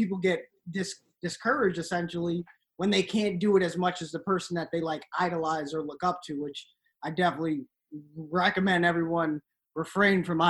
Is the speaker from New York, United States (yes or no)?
yes; Beacon, New York, United States; If you know Poughkeepsie, it's like 30 minutes away from Poughkeepsie. Most people know Poughkeepsie, but we're from Beacon.